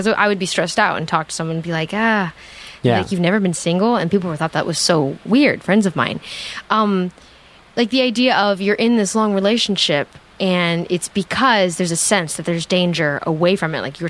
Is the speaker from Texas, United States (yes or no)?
no; Santa Monica, California, United States; Well, I grew up on the West Side, too.